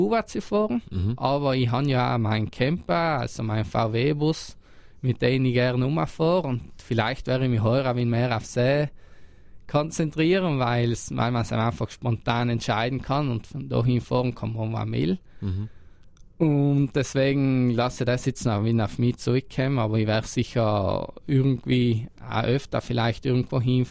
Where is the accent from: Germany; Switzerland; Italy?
Italy; South Tyrol; dass wir da 2026 die Olympiade bei uns in Südtirol hätten